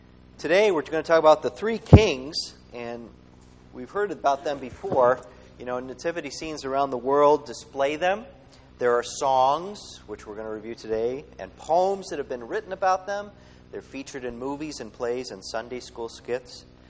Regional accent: Chicago, Illinois, United States; The Three Wise Guys, because we're from Chicago.

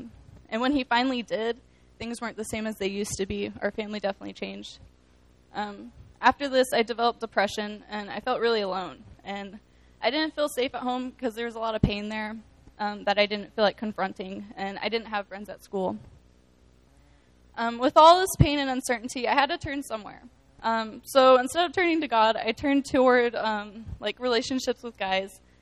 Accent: Indianapolis, Indiana, United States; I'm from Indy.

